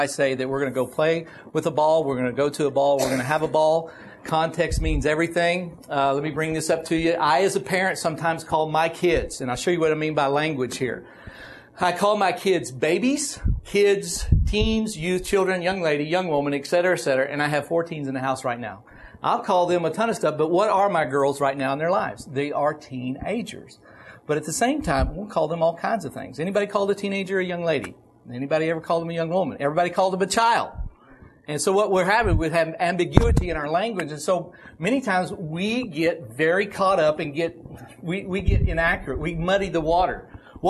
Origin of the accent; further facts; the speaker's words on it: Oklahoma, United States; Yeah, I grew up in Oklahoma.